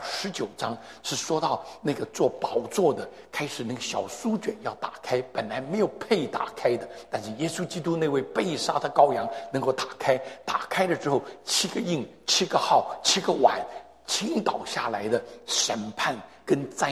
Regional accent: China; 我们中国人喜欢做对联 couples， 这个对子。

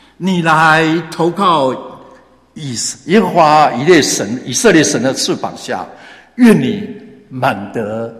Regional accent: China; 你看，我们中国人喜欢说好事不出门，坏事传什么？

